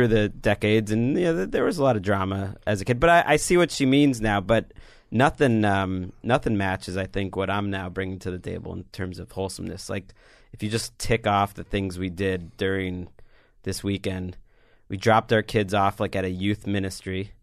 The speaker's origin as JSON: {"language": "English", "region": "Massachusetts", "country": "United States", "tie": "born or raised there", "said": "my family … that I grew up with in Massachusetts, were very, like, wholesome"}